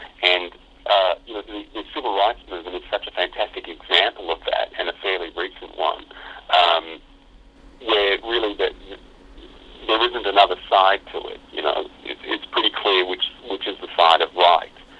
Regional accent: Australia; now in New York, United States; growing up in Australia and being fed Sesame Street as a kid

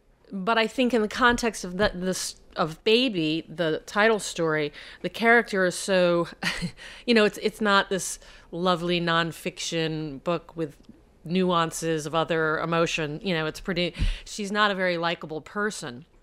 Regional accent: South Bend, Indiana, United States; I said in my Publishers Weekly interview, I'm from South Bend, Indiana, and it's a different childhood.

